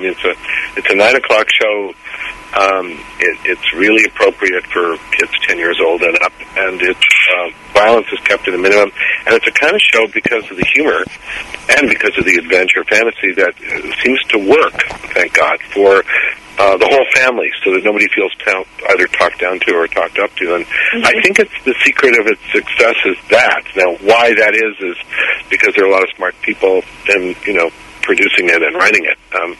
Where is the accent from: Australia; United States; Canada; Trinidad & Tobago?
Canada; Also because I'm Canadian originally, and it was Canadian.